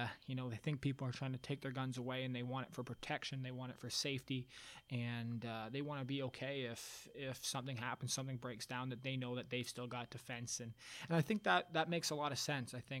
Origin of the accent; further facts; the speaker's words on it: Canada; obviously, I'm not American, I'm Canadian.